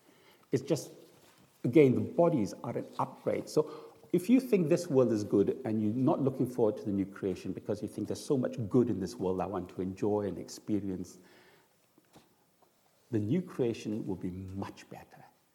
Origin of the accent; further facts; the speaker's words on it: Singapore; For me as a Singaporean loving food, having lots of food is a really big deal.